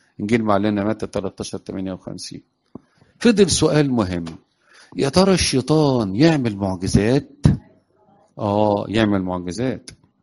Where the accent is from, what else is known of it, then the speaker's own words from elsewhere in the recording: Mit Ghamr, Dakahlia, Egypt; now in Port Said, Egypt; انا اصلا مش من بورسعيد، بس انا بقالي اكتر من 40 سنه في بورسعيد. وبعدين كان في اب كاهن، انا اصلا من متغمر